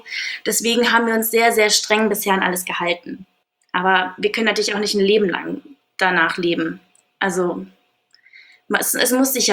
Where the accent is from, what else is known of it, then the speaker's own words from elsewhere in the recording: Aachen, North Rhine-Westphalia, Germany; also born or lived in Münster; Dann sind ich und meine Mutter rüber nach Aachen. Ich bin hier zur Schule gegangen, hier aufgewachsen.